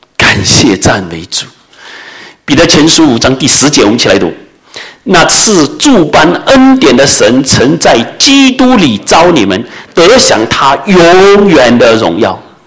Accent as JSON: {"language": "Chinese", "country": "China", "moved": "yes", "lives_now": "Canada", "said": "我们都是从中国移民过来的，"}